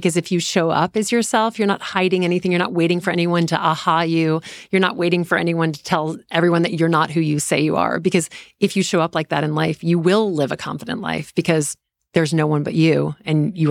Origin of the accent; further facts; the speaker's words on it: Southern United States, United States; My mom is British. I grew up in the South. Like, we're just a more formal household.